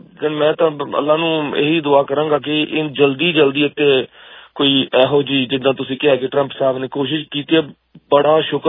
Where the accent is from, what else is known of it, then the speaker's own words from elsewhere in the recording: Lahore, Punjab, Pakistan; ਮੈਂ ਆਪ ਲਾਹੌਰ ਤੋਂ ਹਾਂ ਤੇ ਸਾਡਾ ਪਰਿਵਾਰ ਉੱਥੇ ਹੈ